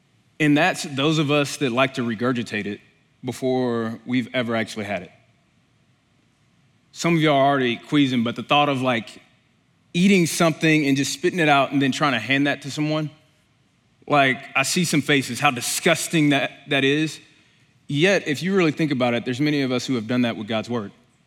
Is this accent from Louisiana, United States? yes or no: yes; Louisiana, United States; now in Oklahoma, United States; All right, so I grew up in Louisiana, and one of my biggest adjustments was when I moved here to Oklahoma and dealing with the food.